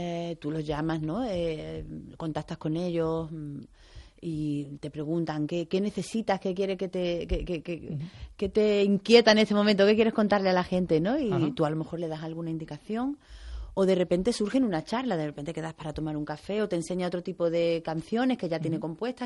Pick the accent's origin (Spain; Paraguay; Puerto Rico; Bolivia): Spain; Málaga, Andalusia; en mi tierra, en Málaga.